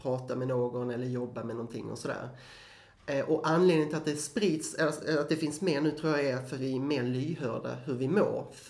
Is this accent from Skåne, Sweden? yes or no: yes; Skåne, Sweden; Vem jag är själv, nu vet jag, ni kommer bli jättechockade, men jag är skåning, det hörs inte, men det är jag faktiskt.